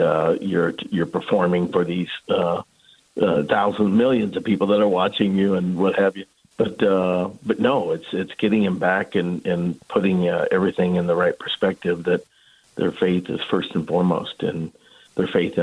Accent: St. Joseph, United States; my high school coach invited me just to finish out my degree at my hometown there in St. Joseph

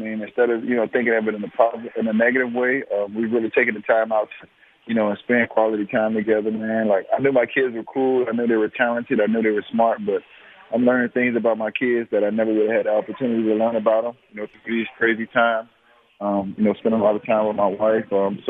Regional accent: Miami, Florida, United States; I mean, I tell people all the time, like, you know, when we were growing up, we used to go to a beach, you know, Hollover Beach.

